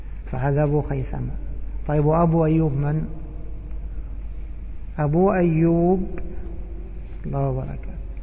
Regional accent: Egypt; عندنا في مصر يمرون، في مصر يمرون اللي عنده أي شيء يأخذه يجمع الخردة

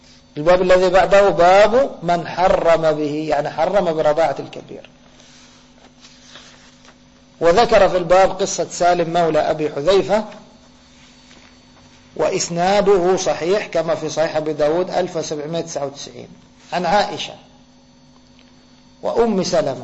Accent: Egypt; عندنا في مصر نقول تفضل، تفضل يعني البيت بيتك

